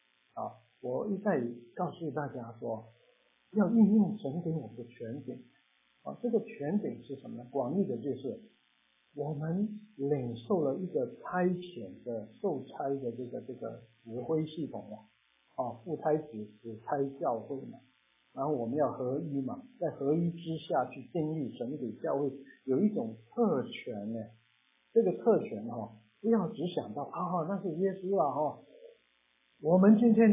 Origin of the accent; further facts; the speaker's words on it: Taiwan; 我们从台湾来的都有当过兵的经验